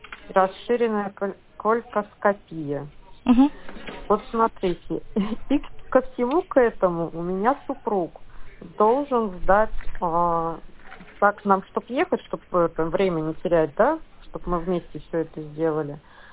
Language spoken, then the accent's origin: Russian; Yurga, Kemerovo Oblast, Russia; в течение месяца тут пройти у себя в городе, я из Юрги